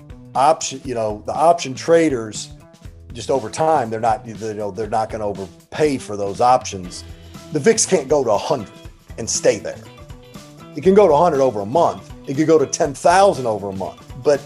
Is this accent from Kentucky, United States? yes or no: yes; Kentucky, United States; I grew up in Kentucky, grew up a huge Kentucky sports fan. I'm not alone in that from the state.